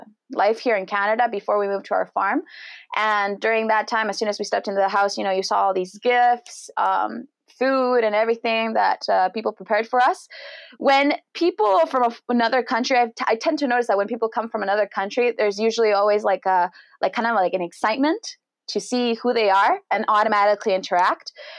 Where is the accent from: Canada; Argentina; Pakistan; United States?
Argentina; We are originally from Argentina, South America, and our beekeeping journey actually started even before I was born.